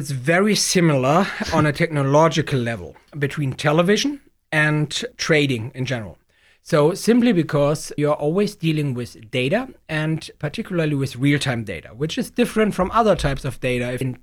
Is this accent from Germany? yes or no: yes; Hanover, Lower Saxony, Germany; English is a second language; now in United States; I was born and raised in Hanover, Germany. So Hanover, Germany is not exactly the Catholic area of Germany. But my mother's family was Catholic. My father's family was Protestants.